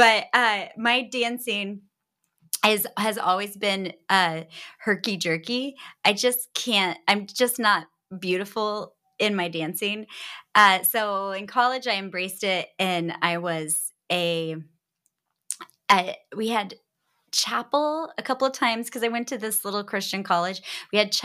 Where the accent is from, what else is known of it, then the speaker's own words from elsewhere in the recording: Texas, United States; I grew up in Texas and we didn't have muskets.